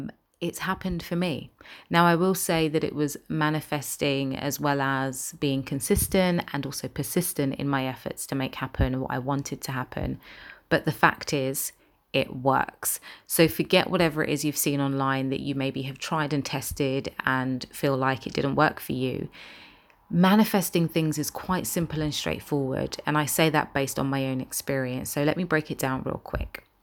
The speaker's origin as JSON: {"language": "English", "region": "London", "country": "United Kingdom", "said": "I'm a presenter from London with a passion for inspiring others."}